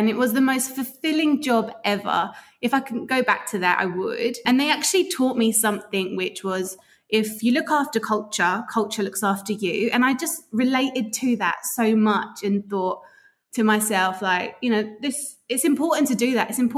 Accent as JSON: {"language": "English", "region": "London", "country": "United Kingdom", "tie": "born or raised there", "moved": "as an adult", "lives_now": "Sydney, Australia", "said": "I'm originally from London, born and bred. Both of my parents are from Cyprus. They migrated after the war. I moved over to Australia coming up to 6 years."}